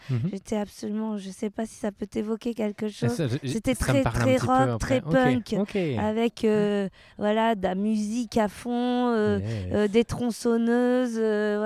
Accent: Poitiers, Nouvelle-Aquitaine, France; j'ai eu une proposition à Poitiers, dans ma ville natale

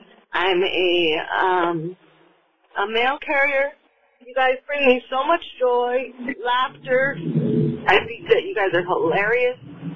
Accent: Glendale, Arizona, United States; Hey, Todd and Julie. … I am from Glendale, Arizona.

